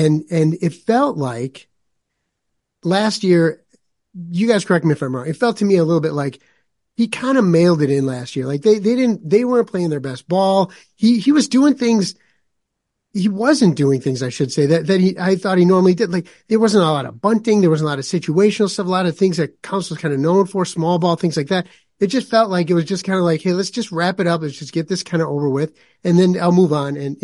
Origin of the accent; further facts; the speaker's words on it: Milwaukee, Wisconsin, United States; I grew up in Milwaukee, all this Milwaukee background, I go to Chicago and win a championship, I feel like it's tainted.